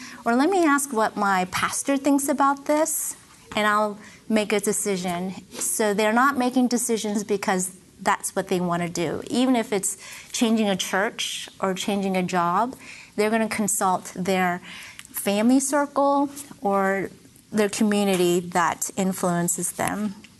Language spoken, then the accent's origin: English; East Coast, United States; Like, I grew up on the East Coast, and then I went to the West Coast